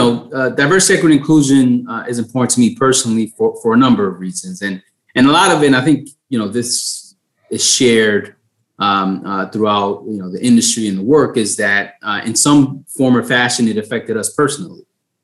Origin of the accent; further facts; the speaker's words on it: Bronx, New York, United States; now in Poughkeepsie, United States; I'm originally from the Bronx as well, born and raised, and you know, family still living down there. I currently live up in Dutchess County in Poughkeepsie